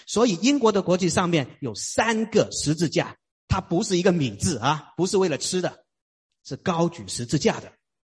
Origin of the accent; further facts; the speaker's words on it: China; 你知道70年前呢，可能我们中国人很少注意这些事情。